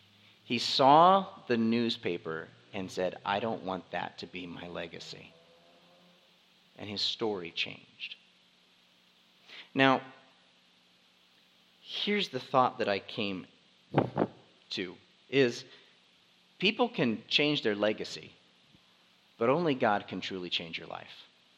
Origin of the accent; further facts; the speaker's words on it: West Virginia, United States; I'll be honest. I grew up in West Virginia, so anytime I hear like thunder, I think of … like thunder